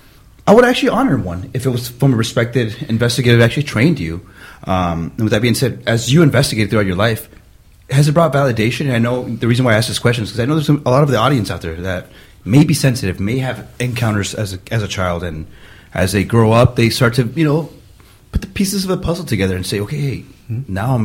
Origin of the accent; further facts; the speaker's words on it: California, United States; and we're from Orange County, and you guys are from Orange County as well